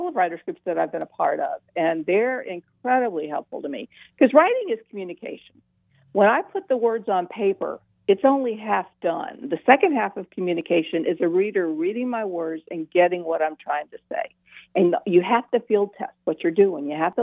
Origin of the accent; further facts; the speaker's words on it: Sumter, South Carolina, United States; Originally, I'm from Sumter, which is about an hour away, but I've been here since the early 80s.